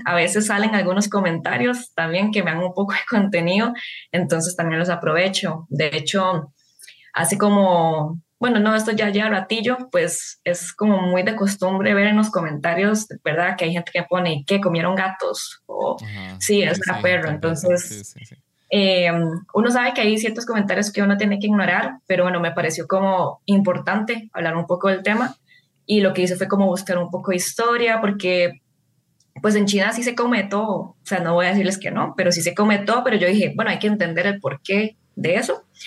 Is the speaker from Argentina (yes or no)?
no; Costa Rica; born there; yo soy nacida acá, ¿verdad? Y soy china por mis papás, pero a veces me siento más tica y a veces me siento más china, o a veces no me siento ninguno de los dos.